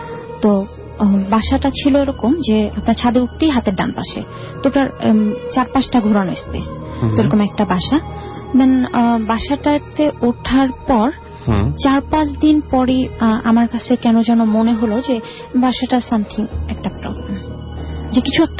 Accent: Dhaka, Dhaka Division, Bangladesh; রামপুরা থেকে এসেছি।

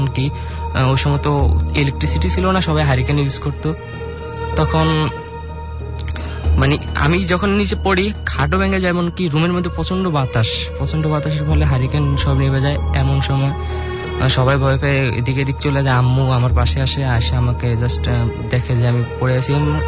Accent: Dhaka, Dhaka Division, Bangladesh; আমি ধানমন্ডি থেকে আসছি

